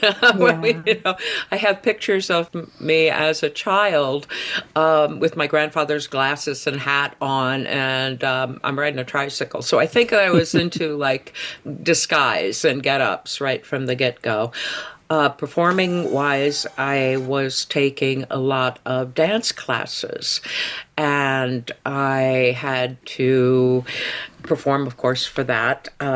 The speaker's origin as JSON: {"language": "English", "town": "Denver", "region": "Colorado", "country": "United States", "tie": "born there", "also_born_or_lived": "Mid-Atlantic / Indiana / Illinois", "said": "I was born in Denver, Colorado, and then we moved back to the East Coast, Mid-Atlantic, which is where my mom's family was from."}